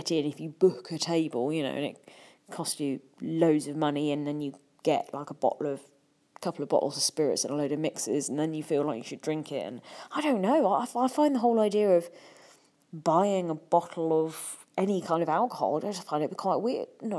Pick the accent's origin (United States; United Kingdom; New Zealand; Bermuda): United Kingdom; Am I prudish because I'm British?